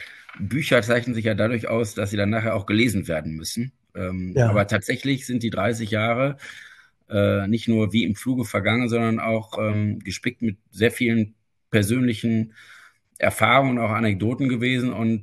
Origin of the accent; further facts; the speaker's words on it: Neuss, North Rhine-Westphalia, Germany; so bin ich eben dann die letzten Jahre der Grundschule und dann die gesamte Gymnasialzeit in Neuss sozialisiert worden und bezeichne mich insofern auch so als Rheinländer, auch wenn das nicht gebürtig so ist.